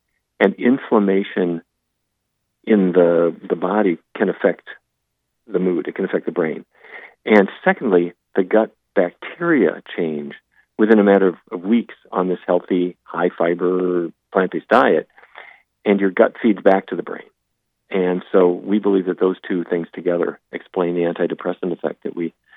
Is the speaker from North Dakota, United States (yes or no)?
yes; Fargo, North Dakota, United States; when I was a kid growing up in Fargo, I never tasted it.